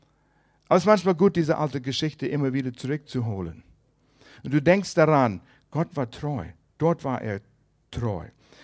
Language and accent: German; Canada; Als Kanadier, Studenten in den USA